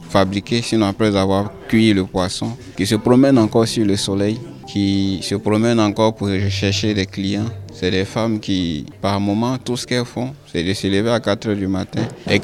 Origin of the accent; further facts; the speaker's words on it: Côte d’Ivoire; En chez nous, en Côte d'Ivoire, les femmes font plusieurs boulots